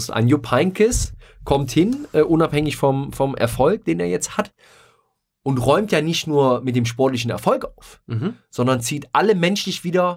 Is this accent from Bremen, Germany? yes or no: no; Mönchengladbach, North Rhine-Westphalia, Germany; born there; ich bin als gebürtiger Gladbacher Rheinländer, glaube ich, der unkompliziertste Typ überhaupt